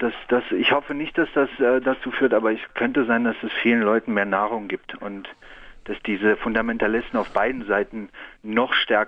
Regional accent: Berlin, Germany; also born or lived in Afghanistan; ich bin aus Berlin, bin aber geboren in Afghanistan und somit sind meine Eltern Muslime

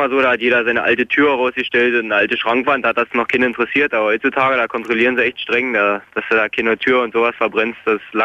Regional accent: Cottbus, Brandenburg, Germany; in meiner Region, wo ich herkomme, um Cottbus

